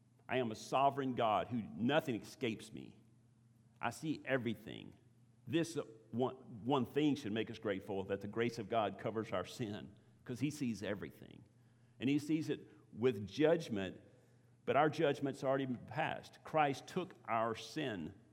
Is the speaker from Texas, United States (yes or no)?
yes; Texas, United States; I grew up in East Texas, okay? Nothing's crystal clear in the water in East Texas.